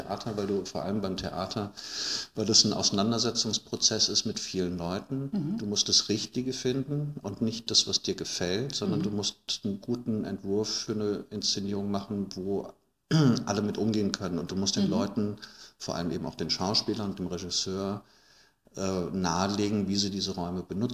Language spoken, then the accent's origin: German; Hesse, Germany; now in Berlin, Germany; Frankfurt am Main, aus dem schönen Taunus.